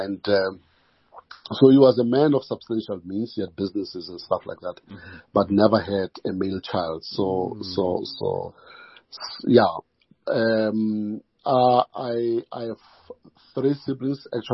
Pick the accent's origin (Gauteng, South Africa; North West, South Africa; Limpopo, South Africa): Gauteng, South Africa; Alexandra; I was born in Alexandra. Mm-hmm. And I grew up in Alexandra, got educated in Alexandra.